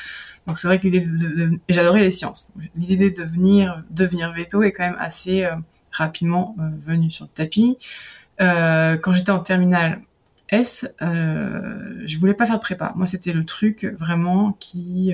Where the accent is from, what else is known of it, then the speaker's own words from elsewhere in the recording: France; now in Belgium; Oui, je suis française.